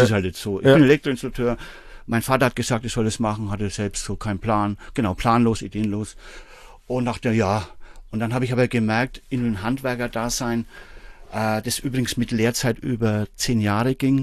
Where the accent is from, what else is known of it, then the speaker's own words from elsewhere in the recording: Bamberg, Bavaria, Germany; Und dann eben 88 habe ich da in Bamberg, wo ich herkomme, jemanden kennengelernt